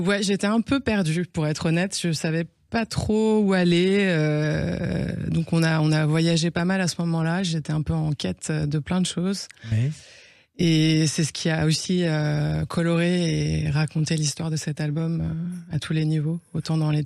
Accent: Auvergne-Rhône-Alpes, France; J'ai pas grandi en montagne. Je viens de Haute-Savoie, mais au bord du lac Léman.

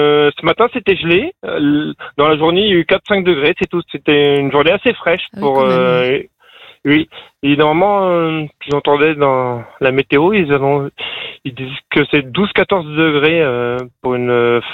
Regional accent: Pays de la Loire, France; Oui, à côté de Nantes. Moi, je suis originaire à côté de Cholet.

